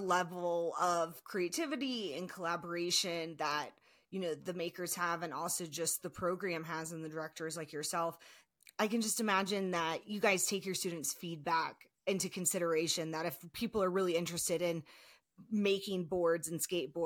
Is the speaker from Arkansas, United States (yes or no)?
no; Georgia, United States; I mean, I grew up in Georgia and there is not a lot of talk around outdoor recreation programs or doing that for college.